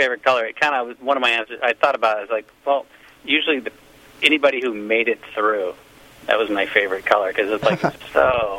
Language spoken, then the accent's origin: English; Los Angeles, California, United States; born there; I was born in L.A.